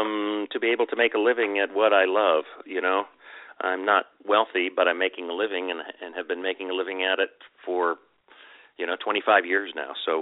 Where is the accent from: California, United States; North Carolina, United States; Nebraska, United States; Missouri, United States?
California, United States; Sonoma; I live in Sonoma. I grew up in Sonoma, so I'm in the heart of the wine country.